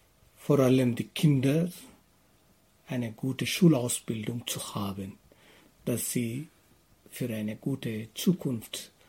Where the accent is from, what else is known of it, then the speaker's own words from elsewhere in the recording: India; German is a second language; Ja, ich komme aus Indien. Ja, allgemein, Indien ist ganz ruhig.